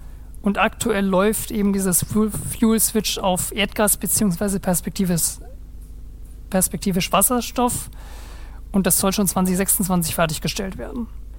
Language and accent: German; Bavaria, Germany; Aus meiner Heimat aus Bayern